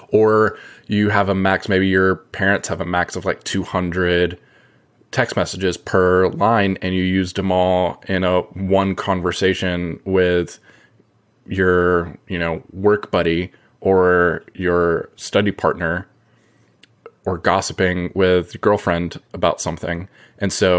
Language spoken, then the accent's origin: English; Charlotte, North Carolina, United States; It is essentially a fictionalized version of my hometown, Charlotte, North Carolina.